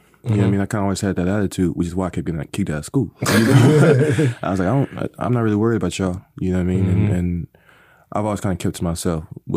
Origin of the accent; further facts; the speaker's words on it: Lompoc, California, United States; born there; I was born in California.